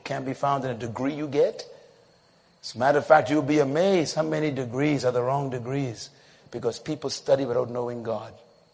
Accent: Bain Town, New Providence, Bahamas; born there; when I was born in Bain Town, in that environment, everybody was telling me what I should be.

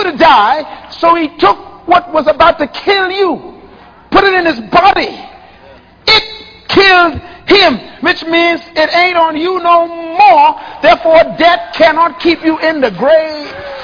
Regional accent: Nassau, New Providence, Bahamas; When I was growing up in Baintown, when you walk over a grave, you spit on your finger and you keep it in the air until it dry.

